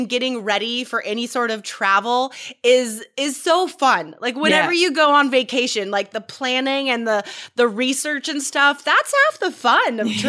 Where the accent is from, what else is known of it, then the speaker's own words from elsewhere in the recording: United States; Like even though I'm American, I've still never been to Boston.